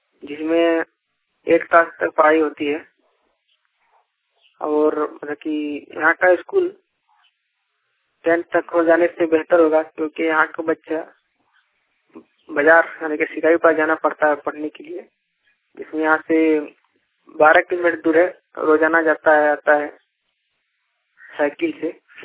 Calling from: Dumka, Jharkhand, India; कोड़ कर्मा थाना सिगाईबा जिला दुमका झारखंड से

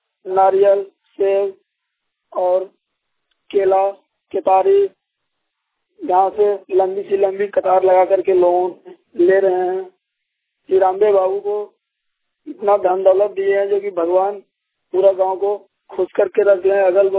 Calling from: Jamui, Bihar, India; जमुई से। हमारे गांव ग्राम पोस्ट भवन में

